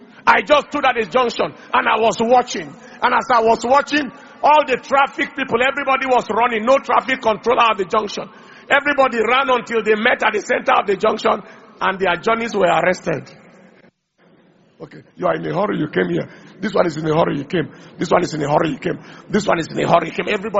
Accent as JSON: {"language": "English", "country": "Nigeria", "said": "that as a Nigerian, if my world is waiting for me, I must mark this world."}